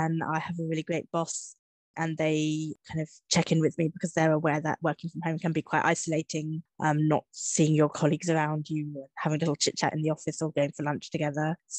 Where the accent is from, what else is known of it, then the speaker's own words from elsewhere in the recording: United Kingdom; as a British disabled student, I'm eligible and do receive disabled students allowance.